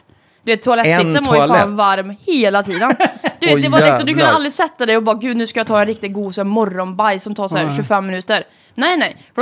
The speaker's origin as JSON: {"language": "Swedish", "region": "Västra Götaland County", "country": "Sweden", "accent": "Dalsland dialect", "said": "Det är ju dalsländska."}